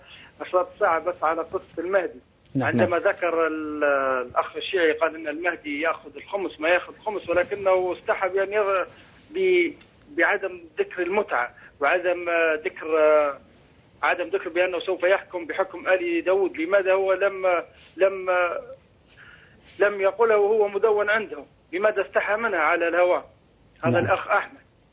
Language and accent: Arabic; Libya; والله في صدور الأطفال عندنا في ليبيا